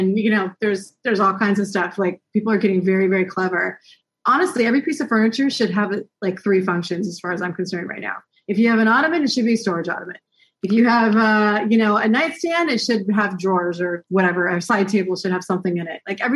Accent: United States; I say we being an American, the States

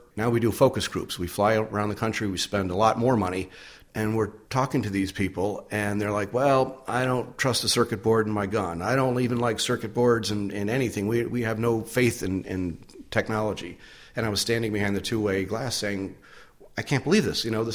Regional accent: United States; I grew up in America, which meant freedom.

